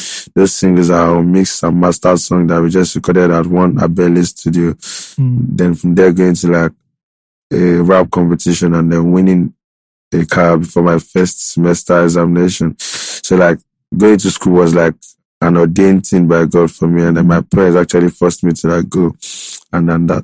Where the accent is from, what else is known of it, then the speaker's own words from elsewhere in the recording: Lagos, Nigeria; also born or lived in Ekiti State; I'm from Ekiti State, but I was born in Lagos State.